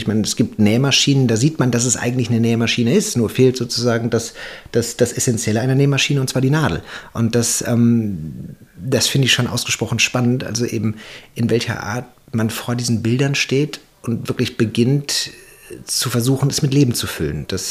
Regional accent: Dortmund, North Rhine-Westphalia, Germany; Also als Dortmunder und dementsprechend Ruhrgebietler hat man

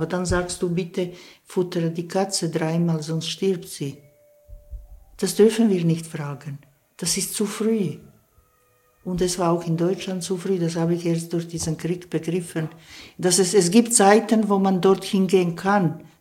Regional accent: Switzerland; ich bin Schweizer. Und in diesem Schweizer hat ein Türke Platz.

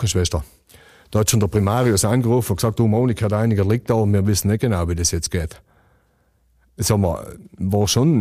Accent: Pfitsch, Trentino-Alto Adige, Italy; sicher Richtung Pfitsch, das ist meine Heimat, das ist Richtung Osten.

